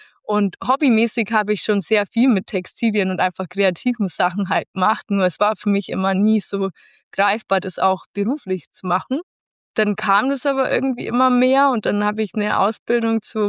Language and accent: German; Bavaria, Germany; Also ich komme ja aus Bayern und leider war der Hauptwohnsitz dann doch in Hessen.